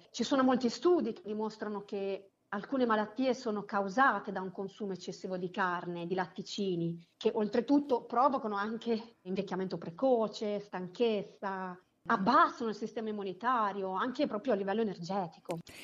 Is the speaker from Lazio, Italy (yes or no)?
no; Emilia-Romagna, Italy; poi sono romagnola, quindi.